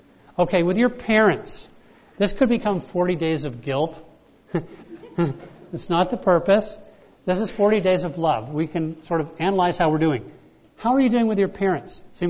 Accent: Bahamas; I grew up in the Bahamas.

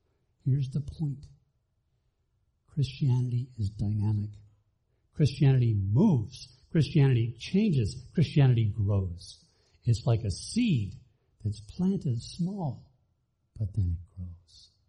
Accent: Bahamas; Yeah, I grew up in the Bahamas where he landed.

